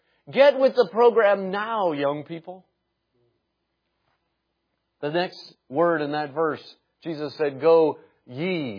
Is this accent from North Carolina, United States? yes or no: no; Indiana, United States; moved away as an adult; Now, growing up in Indiana, we had "you" singular and "you" plural. But then I got married to my wife down in Chattanooga, and I learned a new dialect moving down.